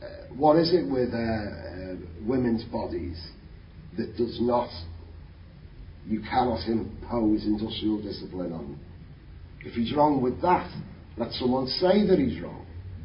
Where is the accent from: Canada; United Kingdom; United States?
United Kingdom; Liverpool, North West England; we're not English, we are Scouts. Mm. We have no desire to be English.